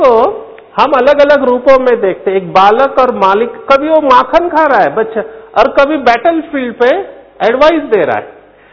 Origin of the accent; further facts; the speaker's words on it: Mumbai, Maharashtra, India; मैं खुद मुंबई से हूं तो बॉलीवुड को नजदीक से जानता हूं